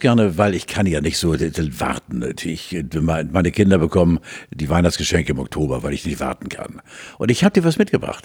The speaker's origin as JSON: {"language": "German", "region": "Hamburg", "country": "Germany", "said": "Ich wohnte in der Spaltingstraße bei uns in Hamburg, Ecke Ost-Weststraße hieß sie damals noch."}